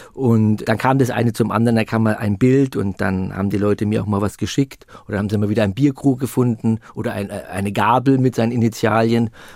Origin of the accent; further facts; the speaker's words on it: Bavaria, Germany; Und ich bin ja in Franken aufgewachsen, wir konnten diesen Sender auch sehen.